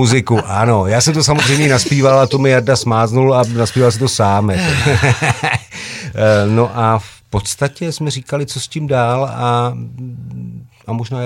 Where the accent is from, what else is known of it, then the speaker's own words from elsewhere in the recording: Brno, South Moravian Region, Czechia; zůstal jsem ve Vinohradu, protože jsem Moravák, takže pocházím z Vinohradu.